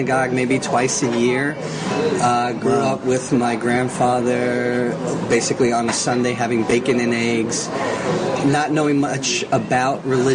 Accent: Brooklyn, New York, United States; now in Israel; So 9 years ago, I made my aliyah, my move to Israel from New York. Fifth generation Brooklynite.

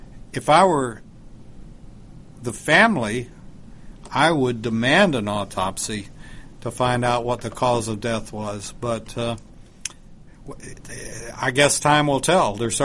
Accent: Texas, United States; I grew up in Texas, and only under the Lyndon Johnson administration, or when he was in power in Texas, would I believe any of the stuff that's going on.

